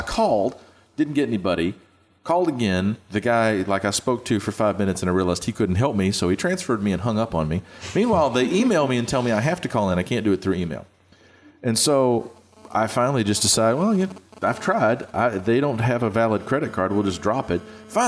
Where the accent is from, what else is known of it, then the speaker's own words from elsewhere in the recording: Scotland, United Kingdom; are very angry people. We're Scottish, and that means we're cheap also.